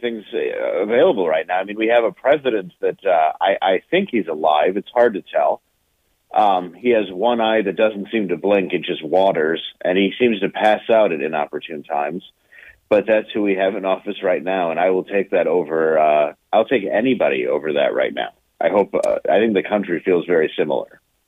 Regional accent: Detroit, Michigan, United States; I'm from Detroit. I'm from Detroit.

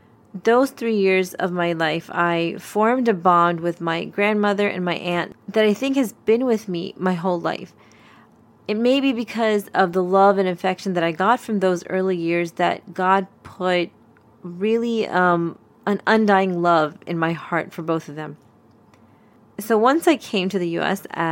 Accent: Lahore, Punjab, Pakistan; born there; I was born in Lahore, Pakistan. I think I've mentioned this before.

